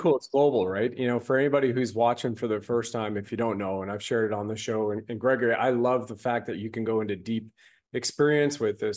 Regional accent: Canada; I was brought up in Canada

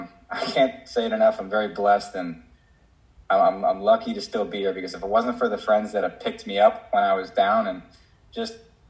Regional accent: New Jersey, United States; because I was actually living in Jersey. I'm from New Jersey

